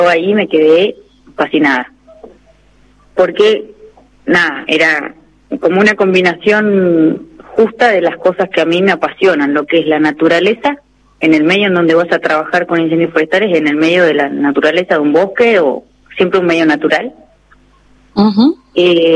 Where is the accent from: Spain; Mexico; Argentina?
Argentina; Bariloche, Río Negro; Yo soy de Bariloche. Bariloche, sí.